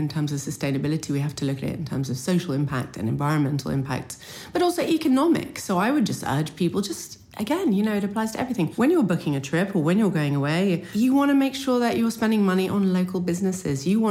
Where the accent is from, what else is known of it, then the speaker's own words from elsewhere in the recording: Canada; born there; I was born in Canada, so proud of the Four Seasons.